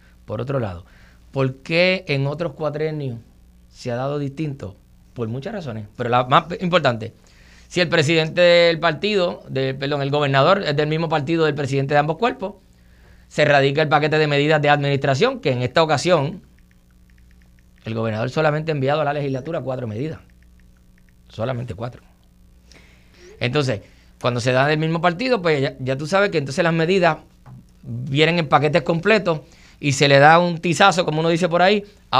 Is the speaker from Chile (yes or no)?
no; Puerto Rico; Yo promuevo ese respeto entre los puertorriqueños